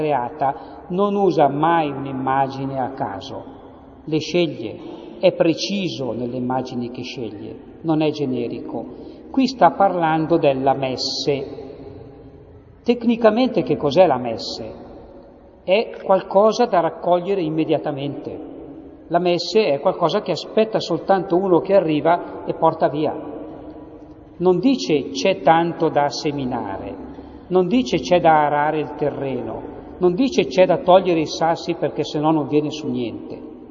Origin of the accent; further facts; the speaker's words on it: Lombardy, Italy; accent: Brianzolo; C'è un'espressione dialettale, la dico nel mio dialetto brianzolo.